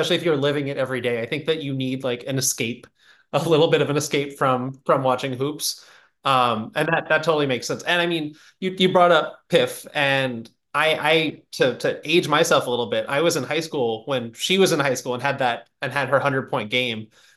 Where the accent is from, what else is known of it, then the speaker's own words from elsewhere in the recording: Brooklyn, New York, United States; I love that you said that, because I grew up in Brooklyn. So I remember the parks I used to go to when I was growing up.